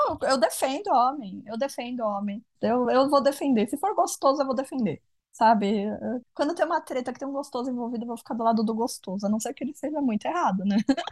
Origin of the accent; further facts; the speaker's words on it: São Paulo, Brazil; E eu sou de São Paulo